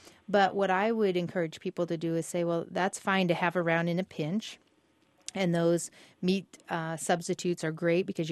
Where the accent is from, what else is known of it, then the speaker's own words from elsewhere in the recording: Iowa, United States; When I go back to Iowa, my home state, I have an Iowa chop.